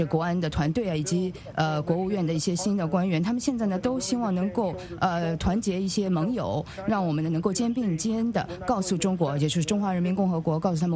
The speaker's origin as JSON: {"language": "Chinese", "country": "United States", "said": "那么我是美国人呢，我是相信独立宣言和美国宪法的"}